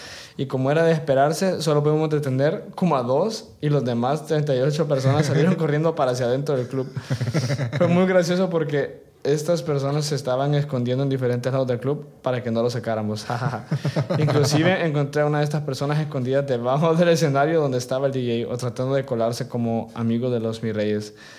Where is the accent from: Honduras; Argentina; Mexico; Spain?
Honduras; Yo soy hondureño.